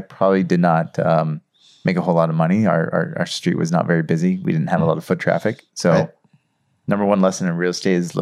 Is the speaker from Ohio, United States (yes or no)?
no; San Diego, California, United States; one of the first photos I show to the team is me as a 5-year-old selling lemonade in front of our house.